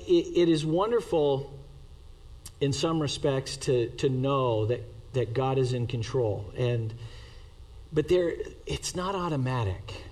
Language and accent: English; New England, United States; I mean, I grew up in New England, so I was accustomed to a barren tree during winter.